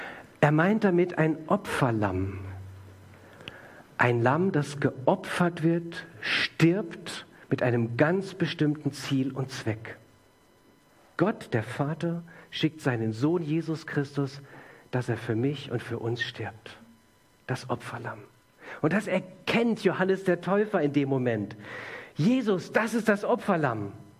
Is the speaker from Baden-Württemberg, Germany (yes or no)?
yes; Baden-Württemberg, Germany; in der Nähe von Karlsruhe, wo ich aufgewachsen bin.